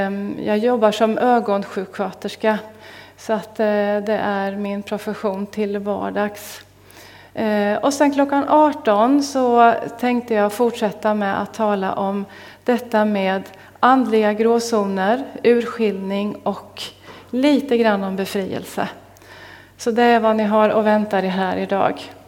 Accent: Linköping, Östergötland, Sweden; Och under min uppväxt så var jag växte upp på 80-talet där då i Linköping.

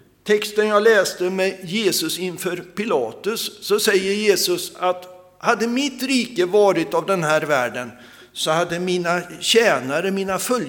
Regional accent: Sweden; also born or lived in India; Men det är så självklart för mig att vara svensk att jag behöver inte bry mig.

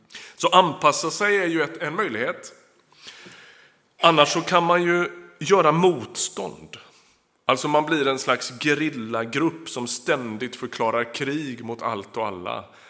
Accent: Västra Götaland County, Sweden; jag är uppväxt i Västsverige, strax utanför Göteborg.

